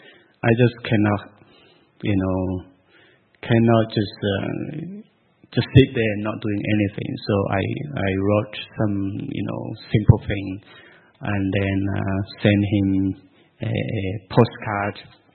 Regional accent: Malaysia; English is a second language; I'm from Malaysia, so if you have been to Malaysia

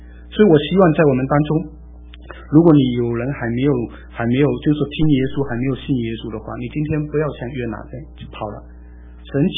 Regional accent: China; 我们是中国人，爱中国人，这是正常，这没有错的哈

